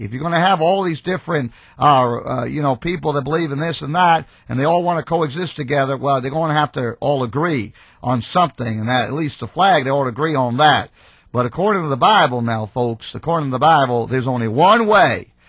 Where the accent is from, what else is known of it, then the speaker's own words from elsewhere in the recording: United States; I am an American. I am a Yankee. I am a Jew, but I'm a Yankee Jew